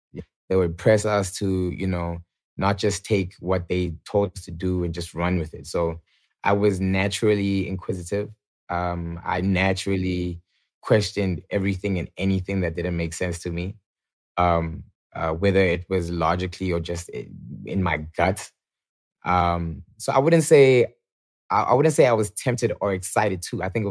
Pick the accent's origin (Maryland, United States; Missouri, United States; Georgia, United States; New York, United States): Georgia, United States; Atlanta; born there; So I was born in Atlanta, Georgia, purely, I feel like, by coincidence or, you know, God's plan.